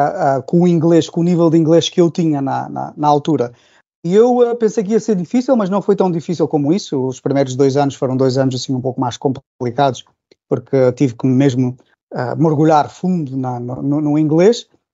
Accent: Azores, Portugal; a ilha onde eu nasci, São Jorge, tem 65 km de comprimento e o ponto mais largo é só 8 km. As indústrias principais, na altura que eu cresci nos Açores, eram a pecuária, portanto as vacas, e a pesca, portanto ali no Oceano Atlântico.

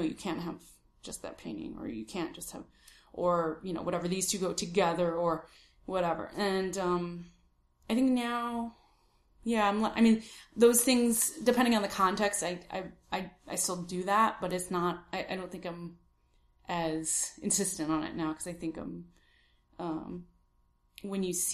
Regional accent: Chicago, Illinois, United States; I'm from the north side of the city in a little nook called Edgewater, which, as you may gather from the name, is right by the lake.

